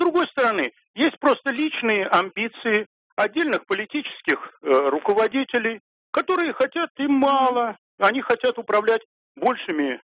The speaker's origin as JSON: {"language": "Russian", "region": "Moscow", "country": "Russia", "said": "я из Москвы."}